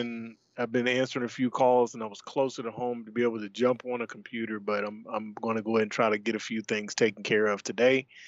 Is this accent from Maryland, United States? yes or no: no; Mississippi, United States; I'm from South Mississippi, and there were parts like when you go on Highway 49 going south of McGee